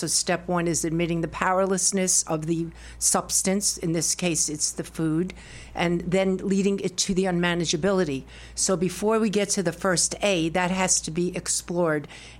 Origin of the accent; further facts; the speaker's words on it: Brooklyn, New York, United States; now in Asheville, United States; Yes, I come from Brooklyn, New York, and I'm proud of my accent.